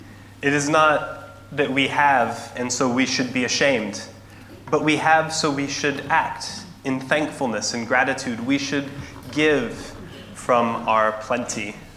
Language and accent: English; Albuquerque, New Mexico, United States; born there; I was born in Albuquerque, New Mexico, to a good family with good structures, with an aunt and uncle that lived in town and grandparents that lived in town